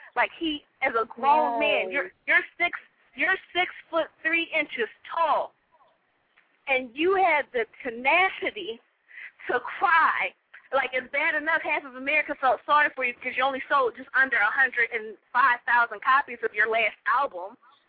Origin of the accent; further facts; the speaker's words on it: Philadelphia, Pennsylvania, United States; I'm from South Philly, and you just tweeted me and told me to call you.